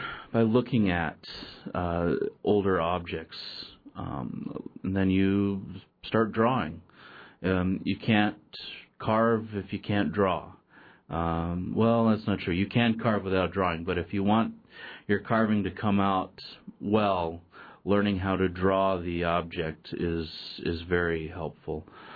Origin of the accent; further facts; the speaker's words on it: Metlakatla, Alaska, United States; I'm from Metlakatla, which is just south of Ketchikan, and I grew up there, went to school, studied Tsimshian art under Jack Hudson, who's a master carver there.